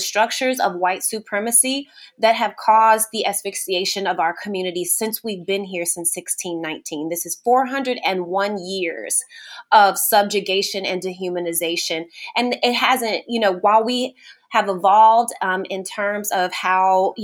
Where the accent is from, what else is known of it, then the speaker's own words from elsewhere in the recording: Texas, United States; I'm originally from Texas, was born into a family of very active faith practitioners.